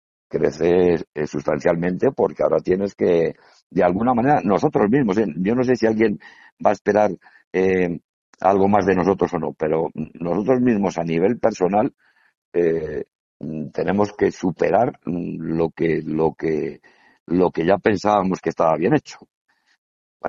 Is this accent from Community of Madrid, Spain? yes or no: no; Extremadura, Spain; es algo que como extremeños nos gustaría el mejorar